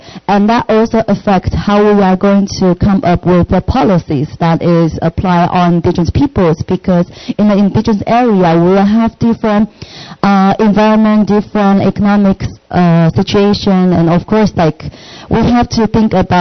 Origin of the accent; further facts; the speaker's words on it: Taipei, Taiwan; I grew up in Taipei, that's the capital of Taiwan.